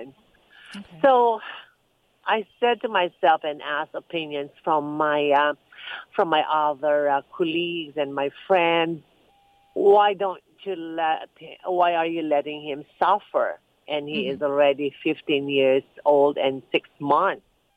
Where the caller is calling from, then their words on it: Los Angeles, California, United States; Los Angeles, California.